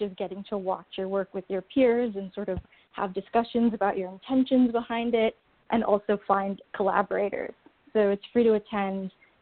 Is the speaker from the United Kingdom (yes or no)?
no; New York, United States; Yeah, we're from New York, you know, but we don't want to just screen in New York.